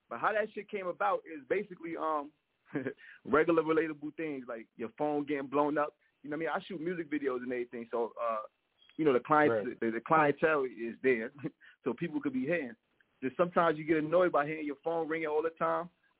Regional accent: New York City, New York, United States; also born or lived in Pennsylvania; I'm from the Bronx, New York. You know what I mean? I migrated upstate. I migrated to PA. So I've been around.

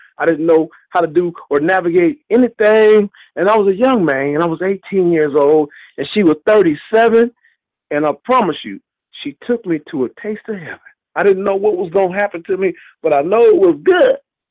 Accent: Riverside, California, United States; She said, oh, that's L.A. I said, no, that's Riverside. I'm from Riverside, i.e., East Side.

